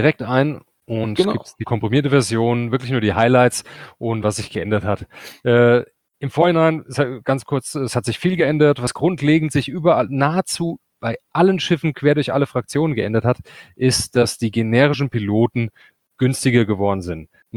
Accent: Hesse, Germany; Wir kommen aus Hesse.

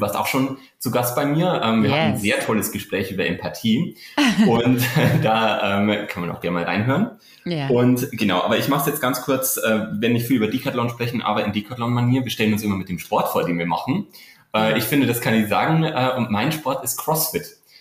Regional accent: Bavaria, Germany; accent: Bavarian; Ich wohne in Berlin, habe aber einen bayerischen Einschlag. Das habe ich nie wirklich ganz rausbügeln können aus meiner Sprache. Ich komme aus der Nähe von Regensburg

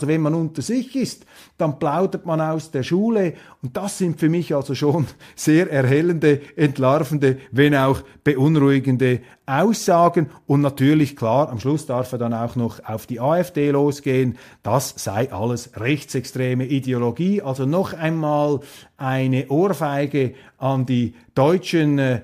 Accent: Switzerland; Auch für mich als Schweizer drücke ich mich mal vorsichtig aus

